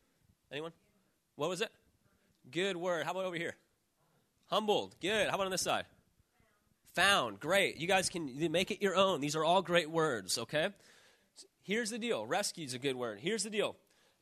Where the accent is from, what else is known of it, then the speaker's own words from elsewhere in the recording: Chicago, Illinois, United States; I grew up in Chicago. My mom left after I was born, and my dad struggled with drugs and alcohol